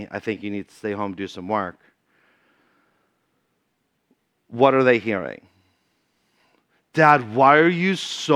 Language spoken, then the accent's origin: English; Massachusetts, United States; accent: Boston; I'm from Massachusetts. I'm sorry that my Boston accent isn't thicker, but I could say thicca if you'd prefer.